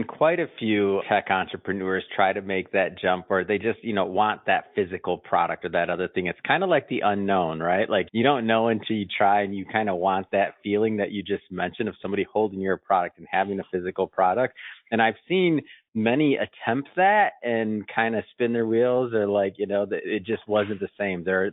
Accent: Michigan, United States; So we got a Michigander here. Come on. I'm from Michigan too.

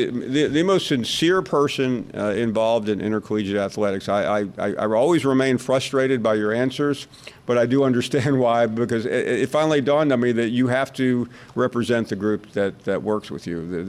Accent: Memphis, Tennessee, United States; And I don't understand it because I'm from Memphis, and we all know where the best barbecue's from.

